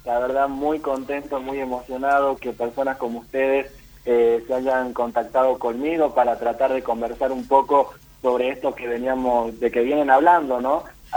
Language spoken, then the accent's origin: Spanish; San José de Metán, Salta, Argentina; moved away as an adult; now in Tucumán, Argentina; Tuve que salir de la provincia de Salta para poder seguir mi carrera, para poder seguir lo que me apasiona, porque en la provincia de Salta, especialmente en la ciudad de San José de Netán, no contamos con una carrera de abogacía